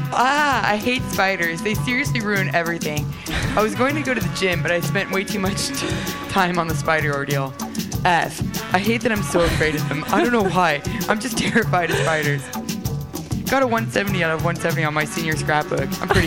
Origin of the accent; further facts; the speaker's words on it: California, United States; I think I'll post on York, which is like a street in my hometown that I used to go and meet at and like watch the Bay Bridge and listen to music and look at the bridge and think.